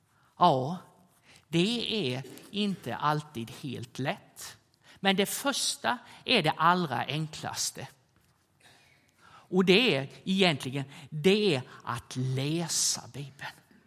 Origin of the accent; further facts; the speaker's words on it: Jönköping, Jönköping County, Sweden; jag var i Stora missionshuset i Jönköping. I församlingen där jag växte upp och fanns.